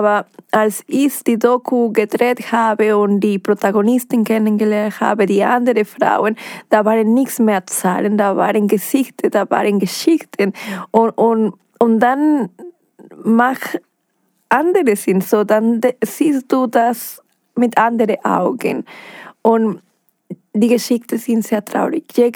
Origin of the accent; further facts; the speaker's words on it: Mexico City, Mexico; German is a second language; Ich komme aus Mexico City und ich muss sagen, ich bin oft auch in Mexiko